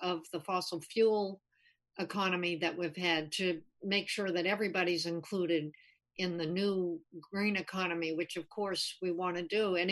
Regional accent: Massachusetts, United States; enlightened states like my home state of Massachusetts

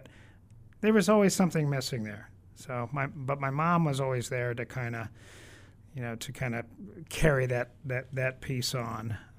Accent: Canton, Massachusetts, United States; Okay, so I was born in Brookline. And about 2 years old, we moved to Canton, Massachusetts, where my parents still reside.

